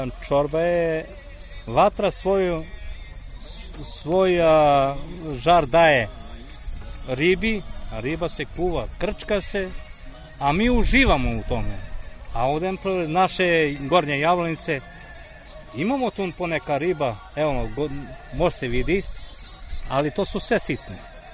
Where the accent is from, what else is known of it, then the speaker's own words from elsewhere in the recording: Sijarinska Banja, Southern and Eastern Serbia, Serbia; mi smo meštani ovde iz Sijarinske banje